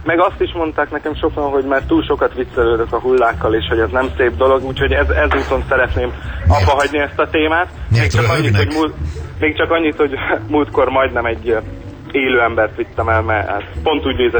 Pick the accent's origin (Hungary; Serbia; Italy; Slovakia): Slovakia; Bratislava, Bratislava Region; Én Pozsonyból.